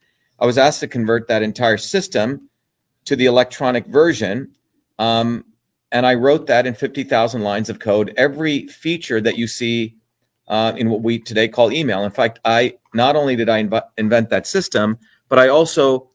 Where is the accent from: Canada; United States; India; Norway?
India; Mumbai, Maharashtra; I grew up in India in the you know, early 60s. In Bombay, India